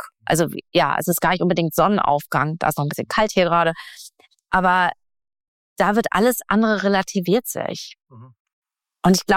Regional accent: Northern Germany, Germany; also ich bin nicht am Meer groß geworden, nicht direkt, aber norddeutsche Dirn, sage ich mal.

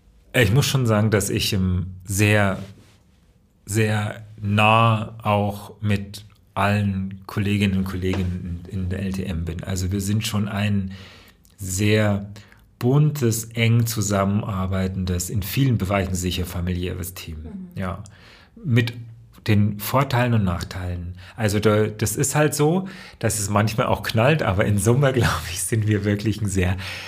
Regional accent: Lübeck, Schleswig-Holstein, Germany; In Lübeck bin ich immer. Also Lübeck ist meine Heimat.

